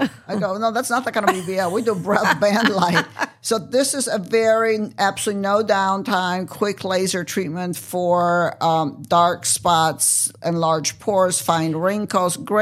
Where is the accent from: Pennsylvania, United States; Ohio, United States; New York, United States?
Ohio, United States; Cincinnati; Yes, originally I am from Cincinnati, Ohio, and I have a Victory Wellness and Med Spa in Ohio as well.